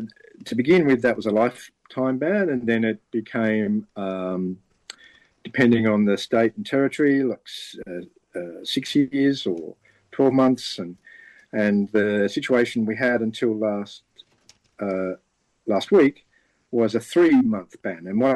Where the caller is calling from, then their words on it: Latrobe, Tasmania, Australia; I'm coming today from La Trobita, Tasmania